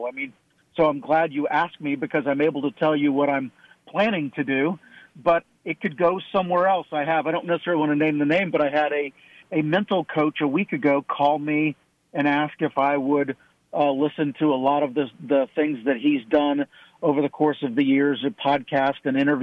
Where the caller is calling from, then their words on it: Orlando, Florida, United States; I'm from Orlando, where it's a drizzly 73 degrees.